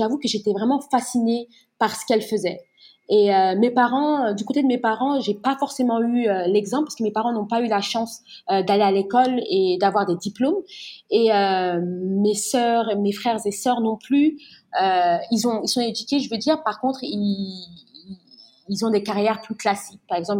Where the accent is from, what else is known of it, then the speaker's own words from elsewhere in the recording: Guinea; J'ai eu cette opportunité de travailler en Guinée-Conakry, donc dans mon pays d'origine